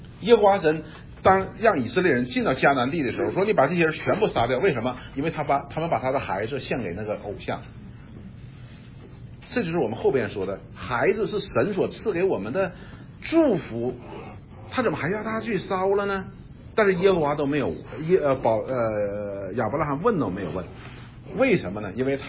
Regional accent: China; 我们中国人叫路遥知马力，对不对？

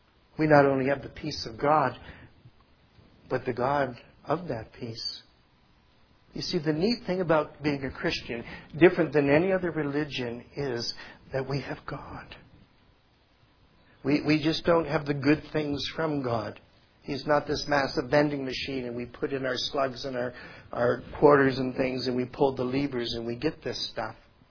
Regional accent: Windsor, Ontario, Canada; moved away as an adult; I grew up, I aged in Windsor. I was born in Windsor, lived there till I was 24.

